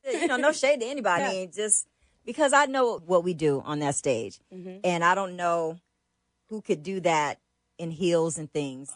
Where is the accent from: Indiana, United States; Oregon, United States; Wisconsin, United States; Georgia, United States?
Georgia, United States; Atlanta; And it's funny because we dance real hard, and we're from the South. So, you know, being from Atlanta like that, the groove is different.